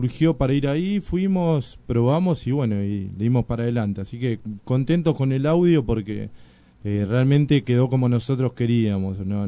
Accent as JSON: {"language": "Spanish", "town": "Paso del Rey", "region": "Buenos Aires Province", "country": "Argentina", "said": "yo soy de Paso Rey"}